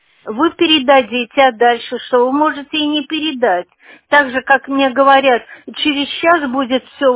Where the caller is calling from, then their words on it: Shushary, Saint Petersburg, Russia; я из Шушар, Соколова, Первомайская, 19, корпус 1, квартира 51.